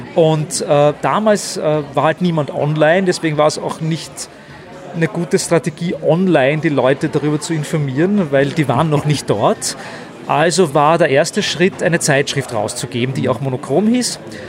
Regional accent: Lower Austria, Austria; also born or lived in Vienna; Ich bin in Wien geboren, Niederösterreich aufgewachsen.

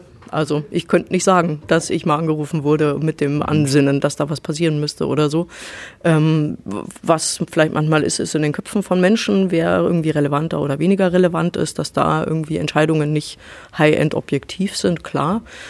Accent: Bavaria, Germany; moved away as an adult; now in Hamburg, Germany; ich bin Bayerin, ich musste mir das aber abtrainieren. Nach dem Studium habe ich gedacht, wenn man Journalistin werden will, dann muss man auch mal Bayern verlassen. Bin nach Hamburg gegangen zum NDR

